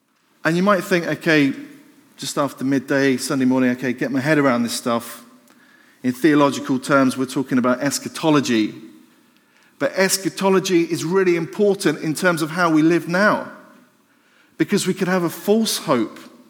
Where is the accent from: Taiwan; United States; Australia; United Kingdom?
United Kingdom; I am a citizen. I'm born and bred in the United Kingdom. I'm a citizen of the United Kingdom under the rule and the reign of the Queen.